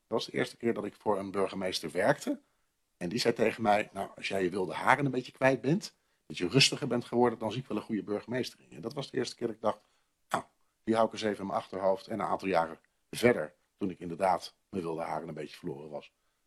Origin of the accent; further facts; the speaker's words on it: Zwolle, Overijssel, Netherlands; Ik ben geboren en opgegroeid in Zwolle.